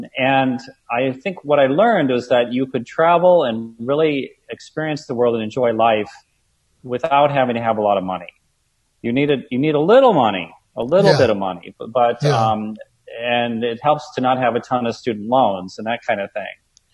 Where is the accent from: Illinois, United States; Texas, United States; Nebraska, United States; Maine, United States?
Nebraska, United States; Omaha; also born or lived in Vienna, Austria / Germany / Frankfurt, Germany; So at a high level, I grew up in Omaha, Nebraska, and then I was fortunate enough to study in Vienna for a year.